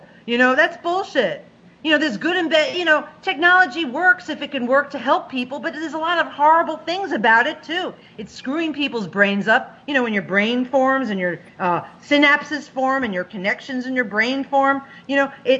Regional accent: New York City, New York, United States; I grew up in New York City in the 70s. So I was a teenager

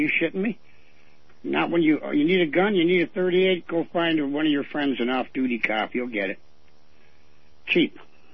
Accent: Cleveland, Ohio, United States; I didn't have the courage to leave Cleveland. I stayed here and built a reputation and a name in my hometown

